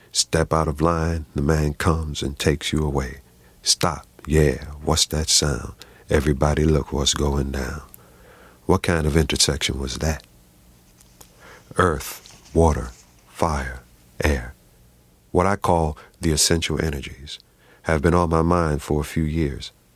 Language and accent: English; New York, United States; I am a lifelong New Yorker. I grew up with close ties to my family roots in the South, but I am a New Yorker